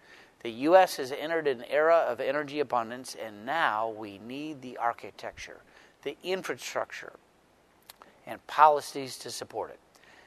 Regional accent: Michigan, United States; Schools, churches, hospitals, manufacturing plants in my home state of Michigan and around the country

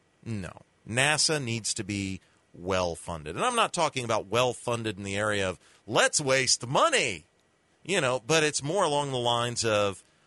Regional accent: United States; That's what I want as an American.

